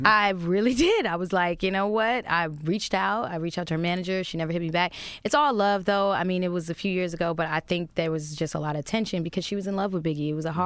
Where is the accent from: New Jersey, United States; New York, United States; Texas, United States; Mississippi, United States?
New Jersey, United States; East Orange; I grew up in Jersey, East Orange, mm-hmm. Catholic school